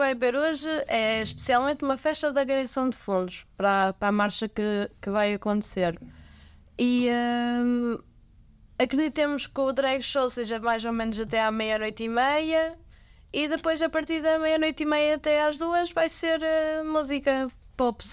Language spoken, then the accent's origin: Portuguese; Ovar, Aveiro, Portugal; also born or lived in Porto; apesar que eu ganhei amor pelo Porto por ter estudado lá, eu cresci em Ovar. Eu tenho amor ainda maior por Ovar do que pelo Porto.